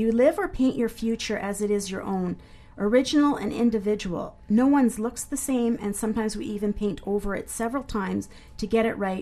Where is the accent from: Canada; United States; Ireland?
Canada; I'm a Canadian author as well.